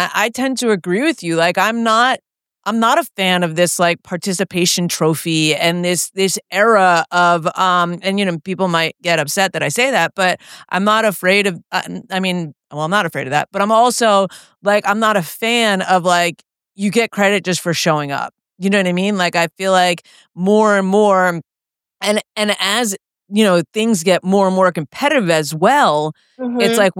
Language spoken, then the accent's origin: English; New York, United States; I remember one, I'm from New York.